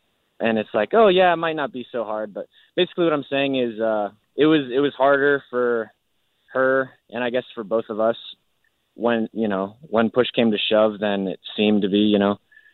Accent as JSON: {"language": "English", "town": "Glendale", "region": "Arizona", "country": "United States", "tie": "born or raised there", "said": "I am. Yep. I'm born and raised in Glendale, Arizona."}